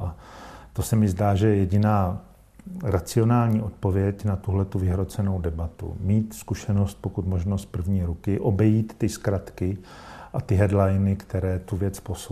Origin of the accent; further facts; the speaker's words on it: Prague, Czechia; now in Brno, Czechia; a to já říkám vlastně jako původem Pražák